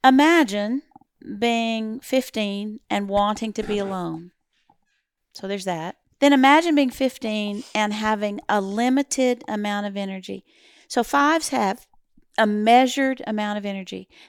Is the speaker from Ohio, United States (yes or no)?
no; Texas, United States; we're from Texas, right?